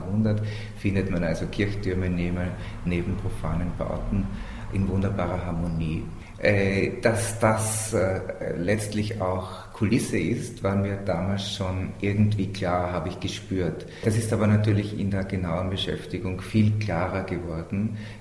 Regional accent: Austria; Ich kenne eine ähnliche Diskussion, die zurzeit in meinem Heimatland Österreich gelaufen ist.

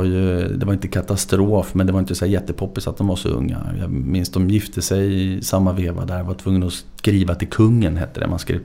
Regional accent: Bredäng, Stockholm County, Sweden; also born or lived in Mälarhöjden / Axelsberg; Min uppväxt blev i Bredäng. Något år senare flyttade man till Bredäng. Så att det är väl Bredäng som är mina hood. De skilde sig när jag var 9-10. Så jag har halva uppväxten efter det i Mälarhöjden, Axelsberg, och halva i Bredäng.

